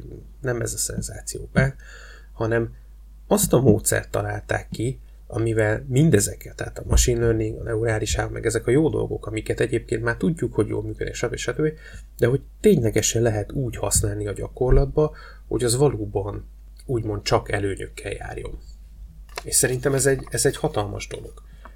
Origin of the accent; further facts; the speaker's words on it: Hungary; de hát én nyilván magyarként, magyar szemmel nézem a dolgokat.